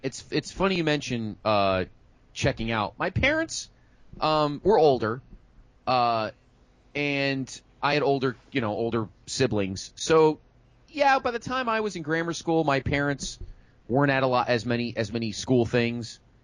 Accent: West Haven, Connecticut, United States; I was born in a little town called West Haven, so it's funny that both JR and I both grew up in towns with the word West

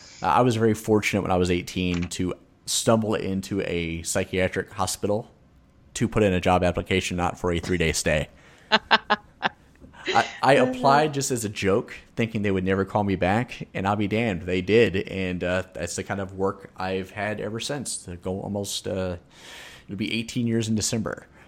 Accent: Louisville, Kentucky, United States; Even though I grew up in Louisville, which was the biggest city in Kentucky, that's kind of like being the prettiest waitress at Denny's.

